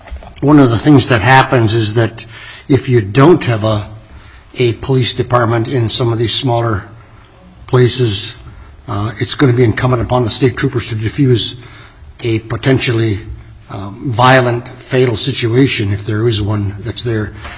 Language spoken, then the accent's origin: English; Golovin, Alaska, United States; there was a shooting in my hometown of Golovin